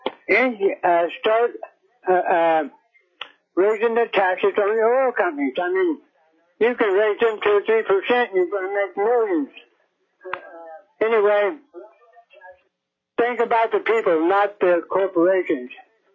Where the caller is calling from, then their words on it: Kasiloff, Alaska, United States; I'm calling from Kasiloff, Alaska, and I'm representing myself.